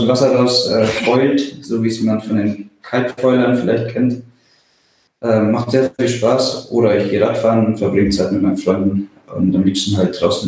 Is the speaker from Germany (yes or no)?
yes; Bavaria, Germany; now in Kiel, Germany; aufgewachsen bin ich ja im Allgäu, also ganz auf der anderen Seite von Deutschland. Mhm. Und wohne hier in Kiel seit 2009 fest. Zumindest mal im Sommer. Im Winter bin ich auch gerne in Bergen.